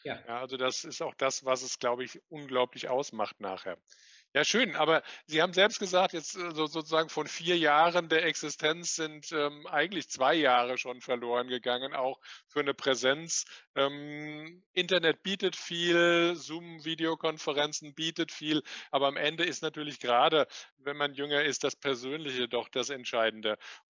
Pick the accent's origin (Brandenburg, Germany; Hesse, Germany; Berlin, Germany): Hesse, Germany; Frankfurt; als Frankfurter interessiert mich natürlich, wo es stattfinden wird.